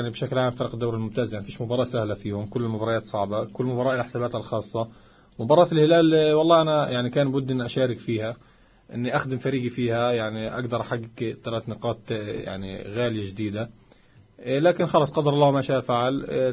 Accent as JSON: {"language": "Arabic", "country": "Palestine", "said": "احنا شعب فلسطيني"}